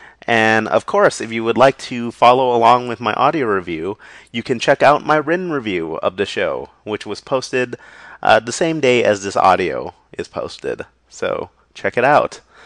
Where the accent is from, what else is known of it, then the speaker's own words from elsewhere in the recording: Los Angeles, California, United States; Not like my hometown in SoCal, but south of my hometown in SoCal. My hometown's LA.